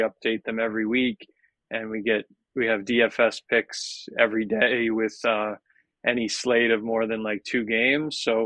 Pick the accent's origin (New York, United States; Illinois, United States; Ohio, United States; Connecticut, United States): New York, United States; Long Island; I'm from Long Island.